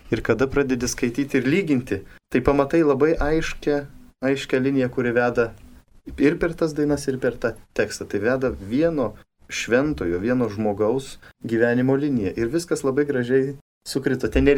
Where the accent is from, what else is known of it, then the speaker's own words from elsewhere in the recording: Tauragė, Tauragė County, Lithuania; bet aš augau Tauragėje, tai yra protestantiška mieste, tai yra labiausiai protestantiškas miestas tikriausiai per visą Lietuvą